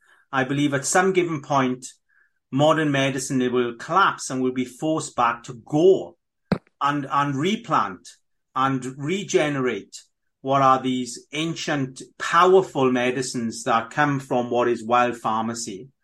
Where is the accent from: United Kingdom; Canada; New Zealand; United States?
United Kingdom; Wales; first language cy; English is a second language; Because I'm Welsh speaking, we are taught to use all our letters. I don't get the English language.